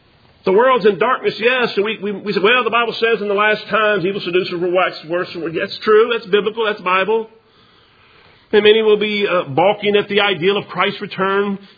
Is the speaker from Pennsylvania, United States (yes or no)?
no; Cincinnati, Ohio, United States; born there; I was born in 1968. It wasn't an accident. Listen, I was born in Cincinnati, Ohio.